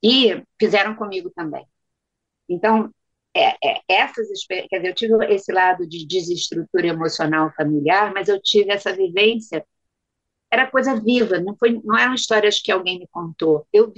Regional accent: Rio de Janeiro, Brazil; born there; porque meu pai era maranhense, minha mãe era gaúcha, e eu nasci aqui no Rio e eles moravam aqui no Rio. Meu pai tinha saído do Maranhão muito tempo, muitos anos antes

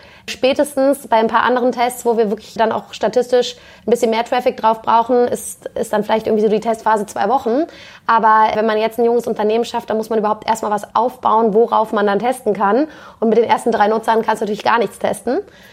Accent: Berlin, Germany; Also ich bin ursprünglich Berlinerin.

